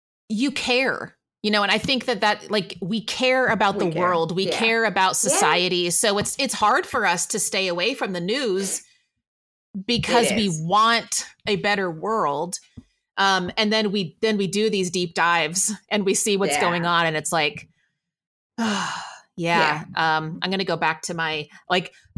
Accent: Texas, United States; growing up in Texas, I listened to country

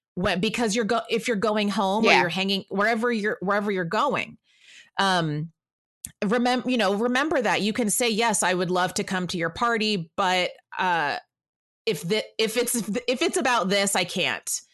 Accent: Texas, United States; We are such a, you know, Christian nation where, like, growing up in Texas, everything's closed on Christmas Day.

